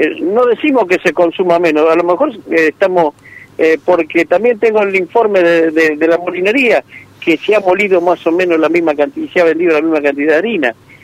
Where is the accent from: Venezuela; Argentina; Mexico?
Argentina; Rosario, Santa Fe; acá en Rosario, porque yo soy rosarino